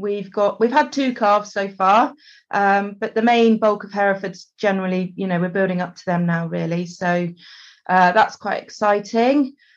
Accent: South West England, United Kingdom; and I'm from Devon, so I'd established my Red Ruby Devon herd.

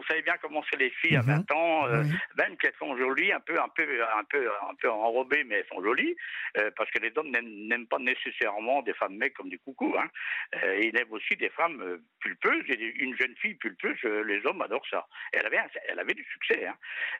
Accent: Brittany, France; first language Breton; French is a second language; Et puis moi, je parle breton. Je suis breton. Non, avant d'aller à l'école, je ne parlais que breton.

